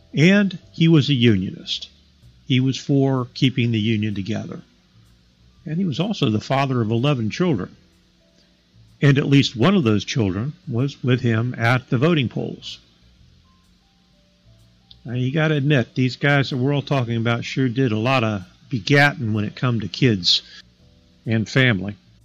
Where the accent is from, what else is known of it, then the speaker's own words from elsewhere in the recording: United States; Now, growing up in Madison County myself, I was told several times that Madison County was a dry county